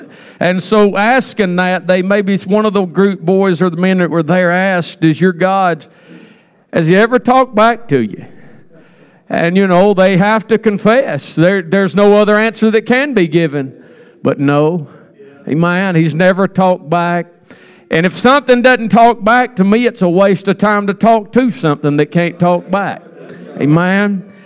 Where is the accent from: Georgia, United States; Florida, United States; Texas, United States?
Georgia, United States; And we're from Georgia, and we're from way down in Georgia. We're almost out of Georgia.